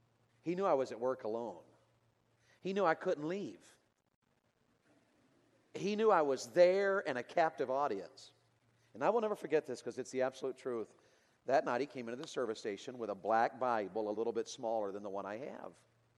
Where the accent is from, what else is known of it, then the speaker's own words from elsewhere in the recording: Tennessee, United States; but where I grew up in Tennessee, if it's going to snow, people go to the store and buy everything.